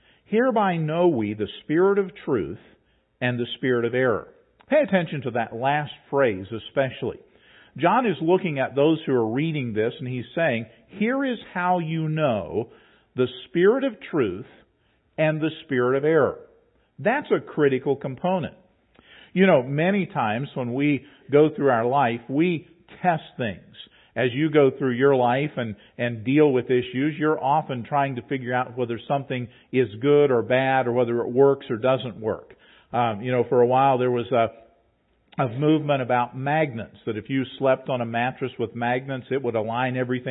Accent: West Milford, West Virginia, United States; I grew up in West Milford, West Virginia, and West Milford has all of 300 people.

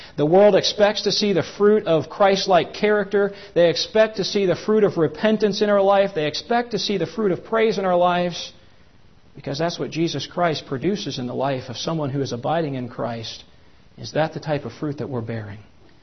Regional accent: Pennsylvania, United States; Where I grew up in Pennsylvania, my dad and I, we used to do this in the spring.

